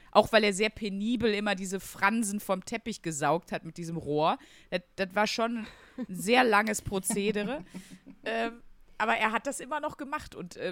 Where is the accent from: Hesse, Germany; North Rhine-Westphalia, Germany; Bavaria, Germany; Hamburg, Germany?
North Rhine-Westphalia, Germany; Wuppertal; born or raised there; also born or lived in Wesel